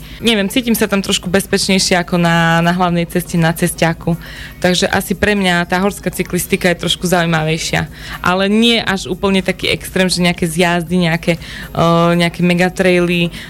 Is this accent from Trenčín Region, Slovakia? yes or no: no; Osnina, Prešov Region, Slovakia; keď som sa vrátila po vysokej škole naspäť na východ, do Osniny, do miesta, odkiaľ pochádzam